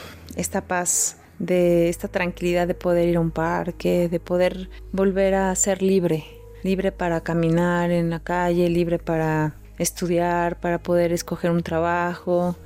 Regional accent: Mexico; Amo mi país, soy muy orgullosa mexicana, pero he tenido oportunidades de estar en otros países

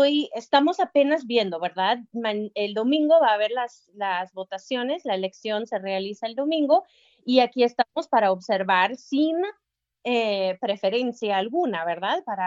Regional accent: United States; yo soy de los Estados Unidos, ¿verdad?

